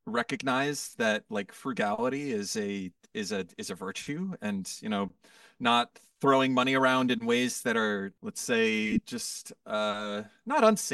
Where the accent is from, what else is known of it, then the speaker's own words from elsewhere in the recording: Villanova, Pennsylvania, United States; No, I grew up in a Philadelphia suburb. I'm from just outside Philadelphia. I grew up in the Main Line in a town called Villanova, and it was an affluent suburban upbringing.